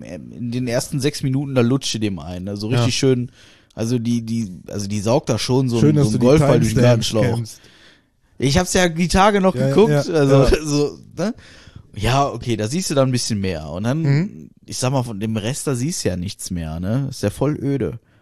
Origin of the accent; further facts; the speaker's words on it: Russia; so wie man das bei uns in Russland macht